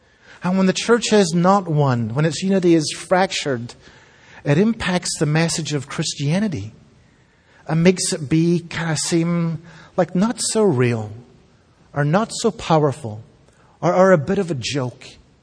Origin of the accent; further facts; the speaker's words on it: Scotland, United Kingdom; I grew up in the United Kingdom. The United Kingdom is the nation that represents four separate nations, Scotland, England, Northern Ireland, and Wales